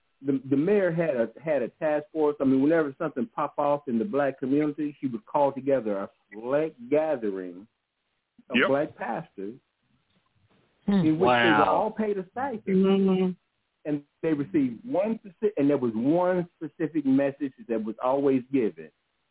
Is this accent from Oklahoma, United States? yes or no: yes; Oklahoma, United States; Well, in my hometown in Oklahoma, they had a summer jobs program.